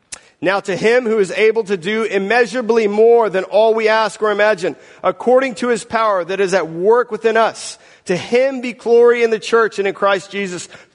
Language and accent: English; Texas, United States; moved away as an adult; now in Perth, Australia; I'm originally from the United States, from the state of Texas, where I grew up. Family still lives in Texas. I left Texas when I was about 22 years old. I relocated across the world, kind of as far as you can get geographically, to Perth, Australia